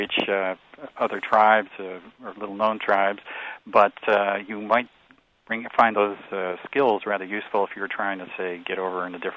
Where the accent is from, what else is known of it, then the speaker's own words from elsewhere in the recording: New Lenox, Illinois, United States; also born or lived in Joliet; Yes. I was born in Joliet and raised in a little town about 4 miles away from there called New Lenox.